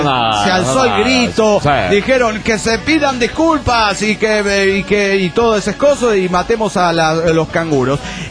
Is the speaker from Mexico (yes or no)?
yes; Mexico; Soy mexicano, me siento muy orgulloso de serlo.